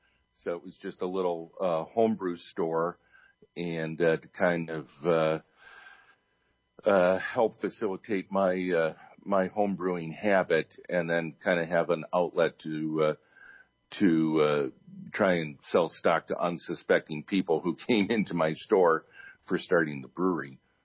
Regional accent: Illinois, United States; moved away as an adult; also born or lived in Michigan; You know, I grew up in Illinois. I came to college in Michigan.

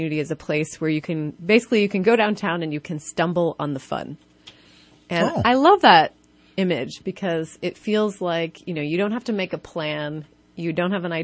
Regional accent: Iowa, United States; born or raised there

